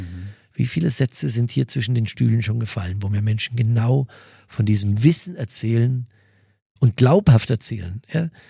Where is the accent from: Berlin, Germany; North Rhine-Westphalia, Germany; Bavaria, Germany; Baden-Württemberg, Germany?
Bavaria, Germany; Mühldorf am Inn; ich habe evangelische Wurzeln und ich komme aus Mühldorf am Inn, da waren wir ganz, ganz in der Unterzahl